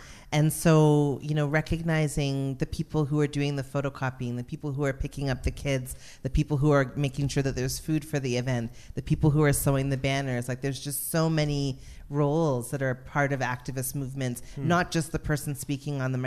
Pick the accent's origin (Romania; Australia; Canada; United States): Canada; Toronto, Ontario; I would say Toronto. I would say Weston. Weston.